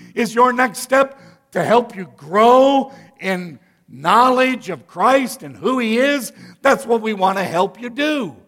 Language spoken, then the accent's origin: English; Rockford, Illinois, United States; You know, we used to sing a little song growing up in Rockford, Illinois.